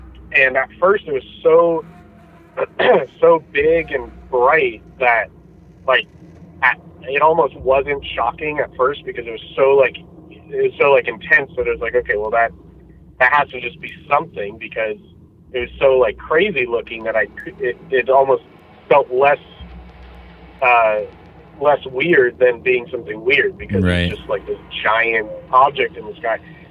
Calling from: California, United States; I live in California.

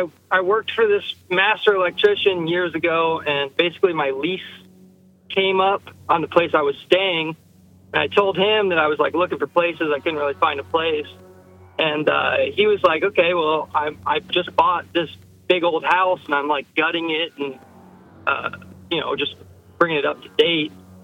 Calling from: Los Angeles, California, United States

